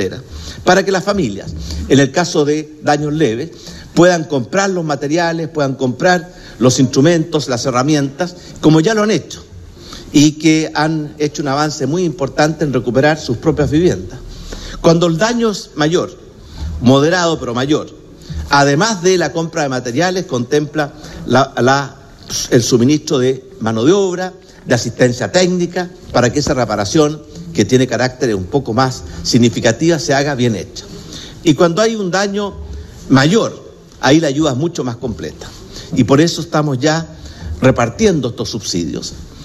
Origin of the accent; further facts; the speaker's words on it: Chile; Yo tengo grabado en la cabeza, como muchos chilenos